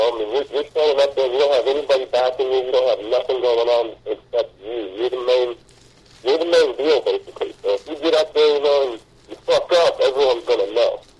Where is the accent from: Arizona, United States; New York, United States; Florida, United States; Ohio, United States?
Arizona, United States; Phoenix; I'm from Phoenix, Arizona, and I played in a solo acoustic for the last 3 years.